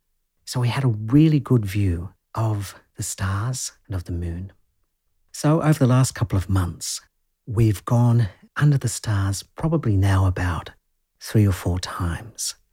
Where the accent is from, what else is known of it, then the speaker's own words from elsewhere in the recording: Newcastle, New South Wales, Australia; I do run and host several temple groups in my hometown of Newcastle here in Australia.